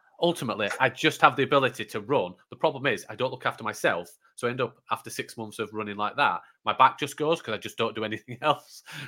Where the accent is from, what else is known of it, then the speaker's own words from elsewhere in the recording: Yorkshire and the Humber, United Kingdom; as a Yorkshire man, I'm so tight.